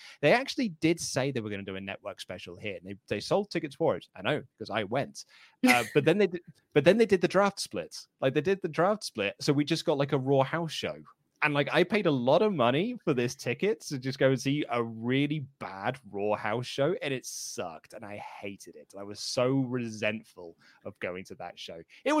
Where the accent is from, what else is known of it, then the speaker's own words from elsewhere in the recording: England, United Kingdom; I am a Brit, so I am from the UK. I'm from England.